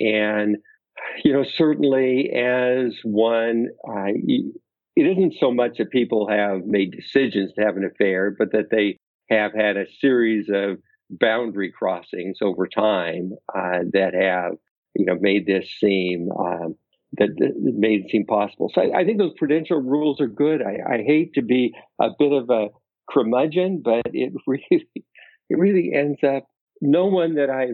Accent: Oregon, United States; I think I look back at my small town that I grew up in Oregon, and I know there was more contact across denominations.

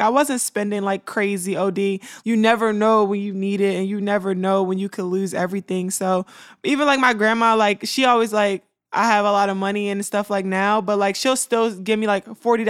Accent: Baltimore, Maryland, United States; I mean, growing up playing basketball, I'm from Baltimore. So I played on outside courts.

